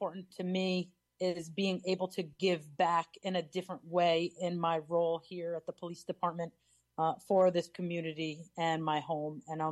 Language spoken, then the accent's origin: English; Hudson, United States; Like I said before, I was born and raised in Hudson.